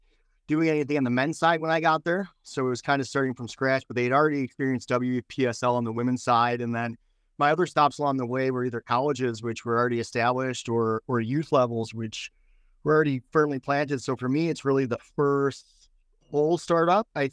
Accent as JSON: {"language": "English", "town": "Cary", "region": "Illinois", "country": "United States", "tie": "born or raised there", "said": "born and raised in Chicagoland, North Fox Valley, and started coaching at a young age."}